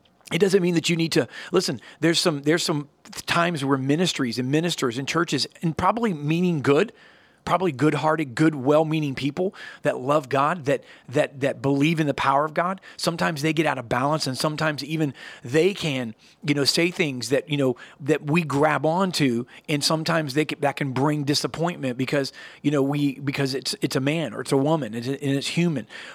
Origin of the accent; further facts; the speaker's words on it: United States; I'm an American. I know we have other countries watching. I love this country